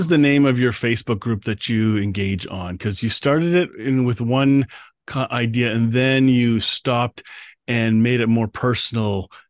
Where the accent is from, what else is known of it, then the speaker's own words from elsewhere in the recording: Canada; because I'm a Canadian too. And I want other Canadians to also connect.